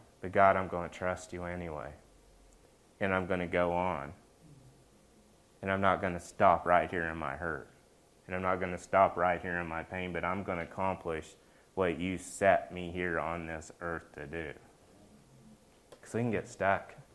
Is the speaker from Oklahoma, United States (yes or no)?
yes; Oklahoma, United States; Like, I'm a cowboy, right? I'm from Oklahoma.